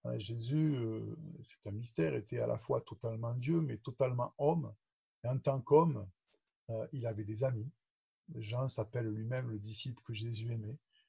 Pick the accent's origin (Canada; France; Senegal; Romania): Romania; ça fait maintenant longtemps que je suis parti de Roumanie